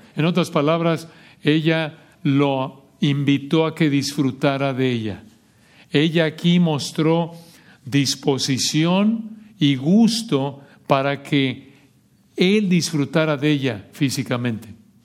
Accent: Mexico; yo recuerdo de chico en México, íbamos a un centro comercial

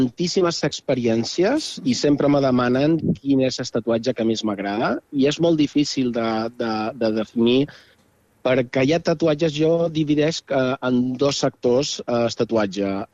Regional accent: Balearic Islands, Spain; jo som menorquí, quan vaig tornar a Menorca

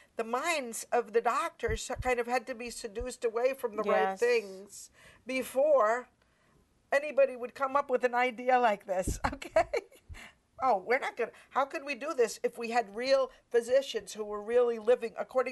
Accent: United States; So I am a Catholic first. I'm God's child. I'm an American, so I live in a country which still was founded on freedoms.

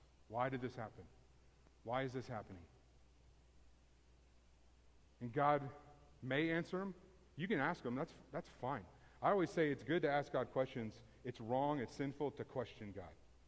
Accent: Houston, Texas, United States; I told you, I grew up in Houston. I grew up in Houston traffic, driving in Houston traffic.

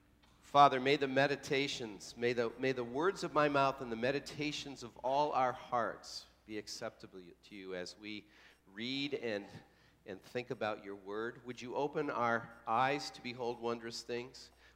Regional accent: Illinois, United States; I was a kid growing up near Chicago, and I was a big Chicago Blackhawks fan.

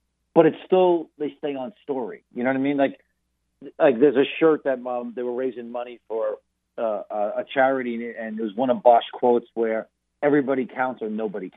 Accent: Vermont, United States; also born or lived in Long Island, United States; I'm a Mets Red Sox fan, which is because I grew up in Vermont and Long Island, New York.

